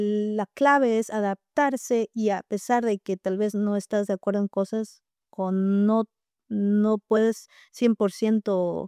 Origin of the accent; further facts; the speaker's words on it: Tena, Napo, Ecuador; moved away; Yo vengo de la selva de la Amazonía ecuatoriana, de una ciudad que ahora tiene como 30.000 habitantes. Se llama Tena y está en la provincia de Napo de Ecuador. Y allá hay mucha selva.